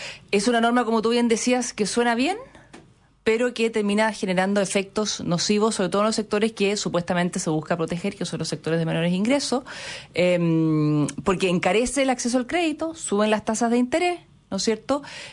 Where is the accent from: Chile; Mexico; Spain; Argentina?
Chile; Que todos somos todos los chilenos